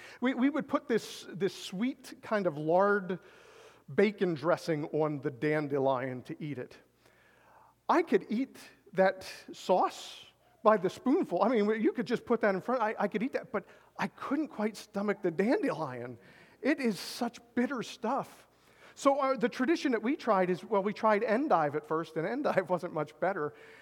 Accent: Gibraltar, Pennsylvania, United States; I grew up in Gibraltar, Pennsylvania. It's close to Birdsboro. It's really back in the sticks.

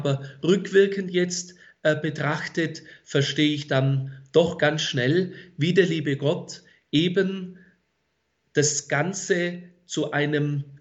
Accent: Bad Wurzach, Baden-Württemberg, Germany; also born or lived in Leutkirch im Allgäu; Ich selber stamme aus dem Allgäu, aus Leutkirch im Allgäu. Dort bin ich geboren, aufgewachsen bin ich in Bad Wurzach. Da gibt es dann noch eine kleinere Teilgemeinde unter Schwarzach und Adelshofen. Ich bin Jahrgang 1977

